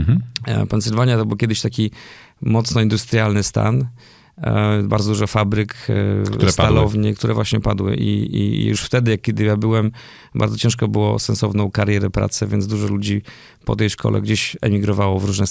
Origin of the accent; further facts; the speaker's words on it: Czarna, Subcarpathian Voivodeship, Poland; moved away; also born or lived in Rzeszów / United States / France; ja jestem z Podkarpacia, faktycznie z takiej małej gminy Czarna, gdzie chodziłem do przedszkola.